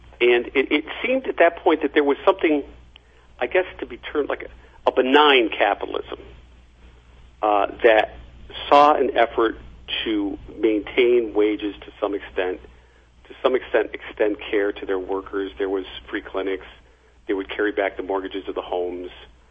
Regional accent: Endicott, New York, United States; my hometown area of Endicott, New York, was built by a shoe manufacturer called Endicott Johnson.

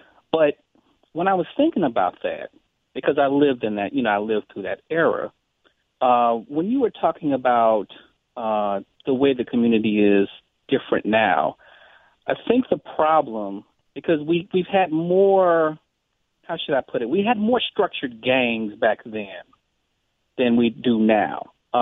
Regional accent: Chicago, Illinois, United States; this is just from my experience growing up in Chicago.

